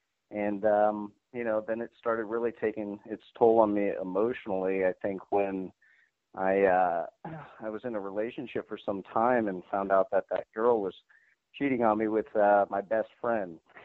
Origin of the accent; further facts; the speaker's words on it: Columbus, Ohio, United States; As I said earlier, I grew up in Columbus, Ohio, and coming into high school, I was, you know, a pretty shy guy.